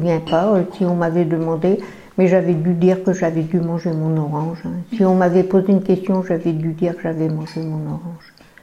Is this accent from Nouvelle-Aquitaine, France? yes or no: no; Brittany, France; born there; je suis née en Finistère.